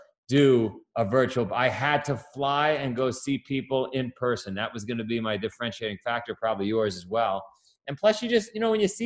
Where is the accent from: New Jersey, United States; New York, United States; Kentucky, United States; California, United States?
New York, United States; Queens; It turns out he's from Queens. I'm from Queens.